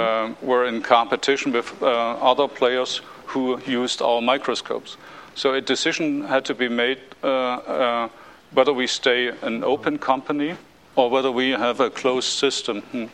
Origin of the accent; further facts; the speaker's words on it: East Germany, Germany; I grew up in East Germany. I studied in East Germany and experience myself the opening of the wall